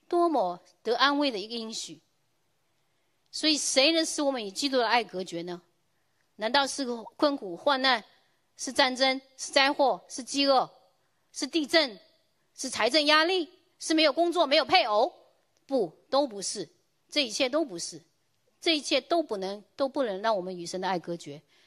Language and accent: Chinese; China; 我来自中国。